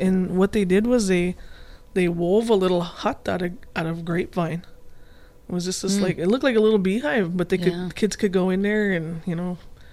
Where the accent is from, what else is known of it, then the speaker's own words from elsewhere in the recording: International Falls, Minnesota, United States; I grew up in International Falls, and we called that Duck, Duck, Gray Duck.